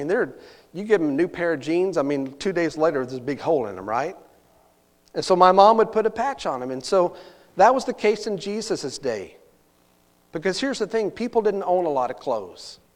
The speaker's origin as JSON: {"language": "English", "town": "Glen Rose", "region": "Texas", "country": "United States", "tie": "born or raised there", "said": "And I think about the church that I grew up in, First Baptist Church of Glen Rose, Tex"}